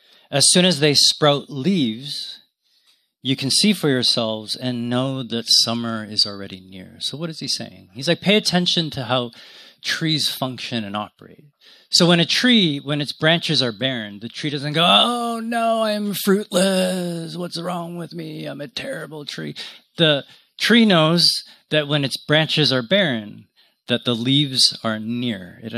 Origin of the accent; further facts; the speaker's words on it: Canada; Growing up in Canada, I could smell autumn.